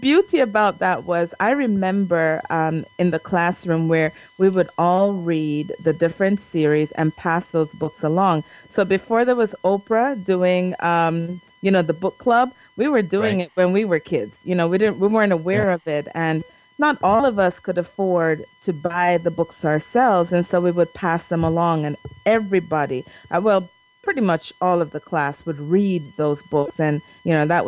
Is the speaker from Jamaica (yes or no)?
yes; Jamaica; And I remember, you know, growing up in Jamaica